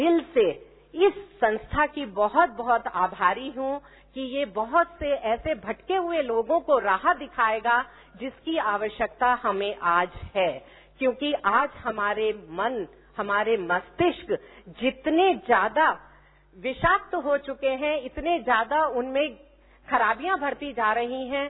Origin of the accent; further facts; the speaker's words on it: Rajasthan, India; क्योंकि मैं राजस्थान में ही पली बड़ी हुई हूँ, यहीं पे मेरे पिताजी सर्विस किया करते थे